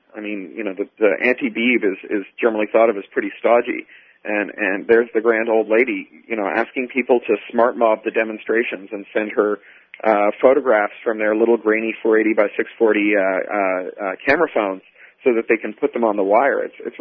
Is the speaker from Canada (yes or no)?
yes; Canada; now in United States; I hail from Canada, and one of the things that continually frustrates me about living in the States